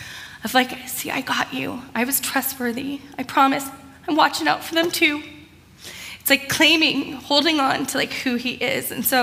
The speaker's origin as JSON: {"language": "English", "town": "Irvine", "region": "California", "country": "United States", "tie": "born or raised there", "said": "I grew up out in Irvine."}